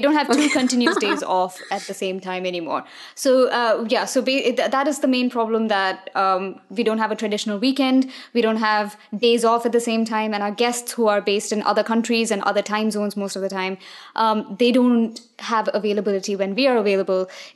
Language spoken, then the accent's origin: English; India; I was born and raised in India. I moved around quite a bit in India.